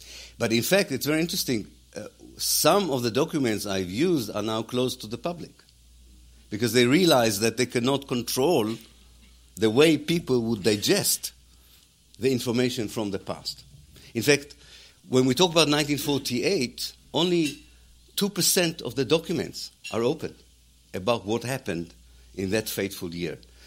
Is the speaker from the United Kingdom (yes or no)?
no; Haifa, Haifa District, Israel; I was born in Israel, and I lived in Haifa and lived most of my life in an Arab-Jewish reality. My friends were not Jews from Brooklyn, but Palestinians from Nazareth. Living with them for more than 60 years now